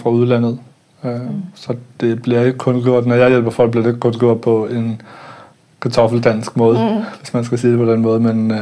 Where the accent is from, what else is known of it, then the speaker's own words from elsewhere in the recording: Jutland, Denmark; also born or lived in Copenhagen; Det var også en kultur, jeg voksede op i Jylland.